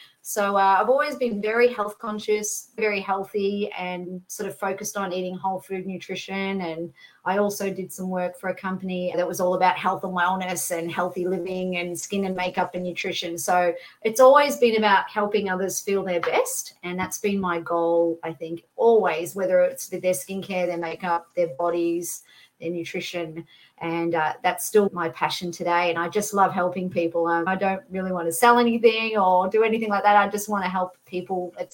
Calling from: Melbourne, Victoria, Australia; yes, I'm in Melbourne, Victoria, which is down the south of the country.

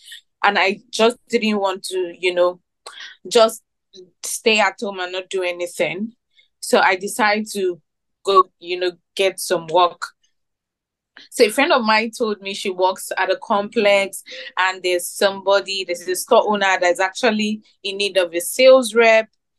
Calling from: Lagos, Nigeria; Lagos, Nigeria.

